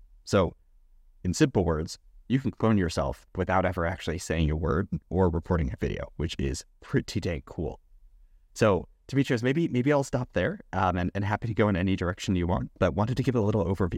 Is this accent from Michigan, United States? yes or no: yes; Michigan, United States; So, born and raised in Michigan. So, in the summers, I spent all my time in the water.